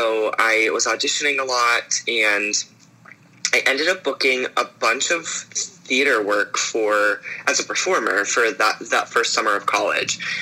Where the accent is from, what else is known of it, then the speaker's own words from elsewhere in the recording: Pittsburgh, Pennsylvania, United States; So I did a production of Newsies at Pittsburgh CLO, which is in my hometown.